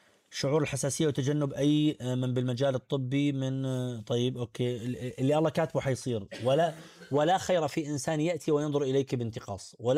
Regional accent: Morocco; توجه العلماني اجتاح بلدي المغرب، قلت ربما هذا أمر أستطيع أعطي فيه

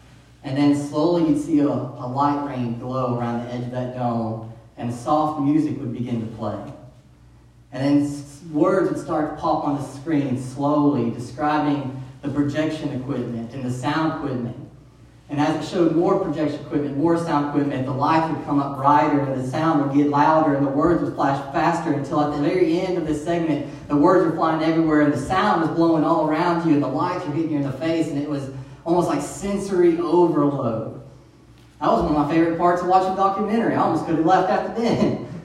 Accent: Tuscaloosa, Alabama, United States; I was a little kid growing up in Tuscaloosa

